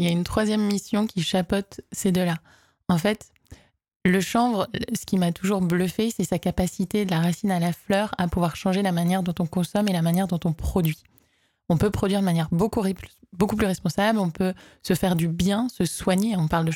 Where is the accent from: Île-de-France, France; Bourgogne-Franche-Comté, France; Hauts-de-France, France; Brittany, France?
Brittany, France; also born or lived in Nantes; J'ai grandi en Bretagne, j'ai grandi à côté de Rennes. Et après, j'ai évolué vers Nantes, donc qui est en Bretagne d'après moi.